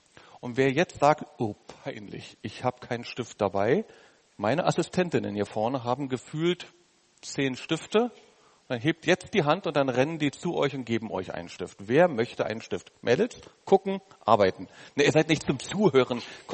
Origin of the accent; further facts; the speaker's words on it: Berlin, Germany; born there; Ich bin in Berlin geboren. Wir Berliner haben etliche Vorteile, auch einen Haufen Nachteile.